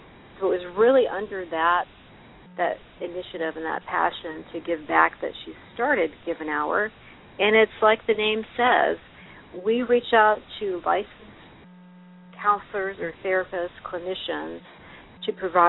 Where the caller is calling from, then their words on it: Fairfax, Virginia, United States; Well, I'm calling from Fairfax, Virginia, which is in the D.C. metro area.